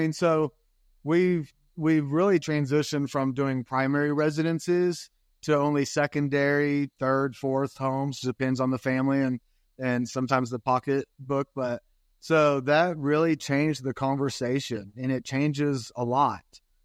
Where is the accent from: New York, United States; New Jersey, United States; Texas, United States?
Texas, United States; Austin; So born and raised in Austin, Texas, and man, just, you know, the cliche, the mountains were calling.